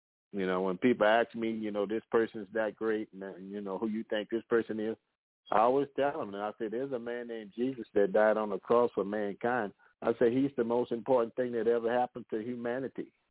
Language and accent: English; New Orleans, Louisiana, United States; moved away; Years ago, I had left, I'm from New Orleans. I left New Orleans, and I went to Dallas, Texas, and I went to a place called Christ for the Nations Institute.